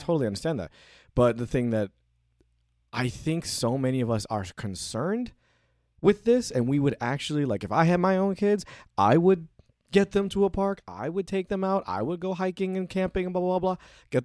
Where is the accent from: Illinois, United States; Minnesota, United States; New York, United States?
New York, United States; Brooklyn; born there; Well, I was born in Brooklyn, so.